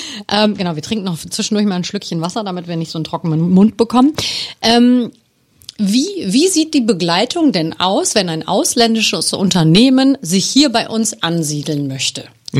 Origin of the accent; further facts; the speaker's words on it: Offenbach, Hesse, Germany; Natürlich machen Sie dann auch immer sehr viel Werbung für meine Heimatstadt, für Offenbach